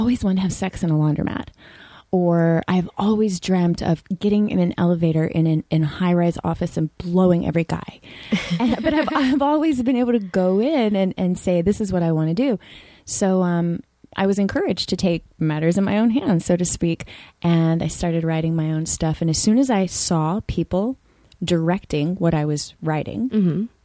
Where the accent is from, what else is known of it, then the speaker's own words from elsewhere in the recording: Texas, United States; I'm from Texas